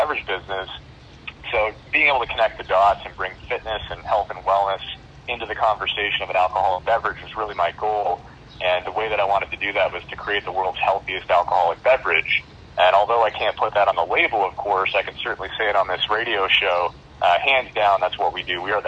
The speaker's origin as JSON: {"language": "English", "country": "Canada", "said": "I mean, I'm still Canadian, and I still live there in my mind."}